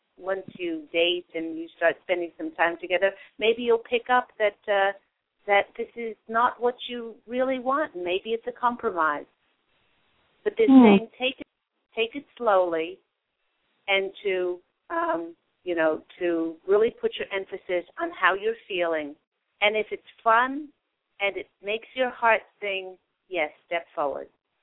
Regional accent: California, United States; You're a Callie girl like me.

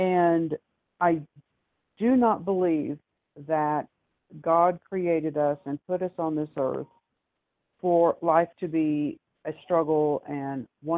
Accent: Oklahoma, United States; And I know when I grew up in Oklahoma, and which was the last place that they put the Indians.

